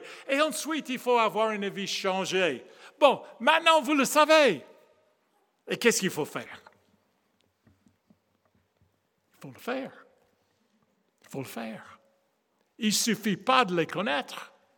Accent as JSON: {"language": "French", "country": "United States", "accent": "American", "second_language": "French", "said": "Je suis américain d'accent, mais français du cœur, donc c'est notre pays."}